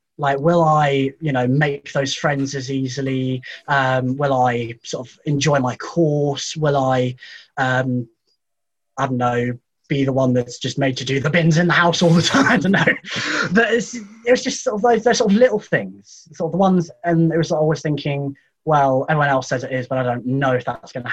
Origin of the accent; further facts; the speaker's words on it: Chelmsford, East of England, United Kingdom; now in York, United Kingdom; But yes, I'm from Chelmsford. Practically lived there my whole life before coming to York.